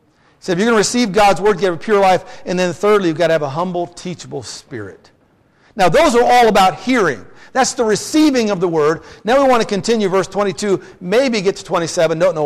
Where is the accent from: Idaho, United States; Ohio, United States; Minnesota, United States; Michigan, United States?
Idaho, United States; Twin Falls; We live in the South. Now, I was raised in the West, in Twin Falls, Idaho.